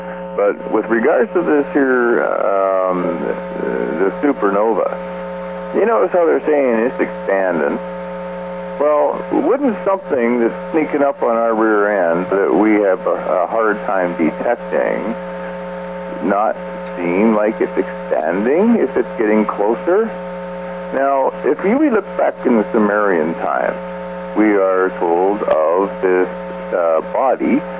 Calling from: Ontario, Canada; from Ontario, Canada, just south of Kev, that crazy guy.

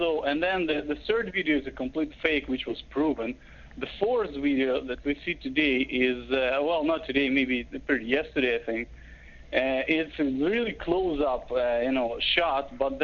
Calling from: Regina, Saskatchewan, Canada; I'm calling from Canada, actually, Regina, Saskatchewan.

